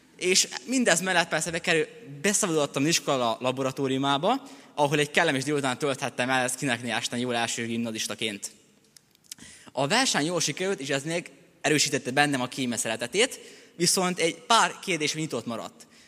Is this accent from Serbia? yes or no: yes; Kanjiža, Vojvodina, Serbia; Azt kell tudni rólam, hogy 1996-ban születtem, vajdasági Magyar Kanizsán, és ott is nőttem fel.